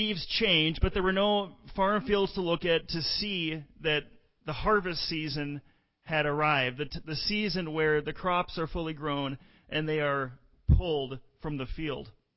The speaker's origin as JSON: {"language": "English", "region": "Minnesota", "country": "United States", "tie": "born or raised there", "said": "where I grew up in the West Twin Cities, I didn't notice the harvest like many of you did who grew up in this area."}